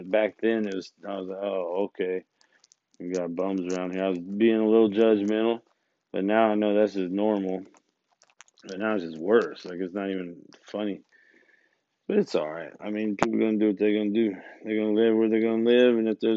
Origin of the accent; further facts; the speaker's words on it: Mississippi, United States; I'm like, "I'm from Mississippi. I have no idea what I'm doing."